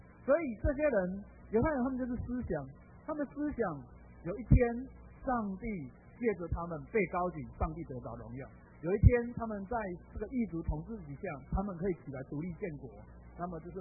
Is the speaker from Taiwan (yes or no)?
no; China; 当我们去讲是说我是中国人的时候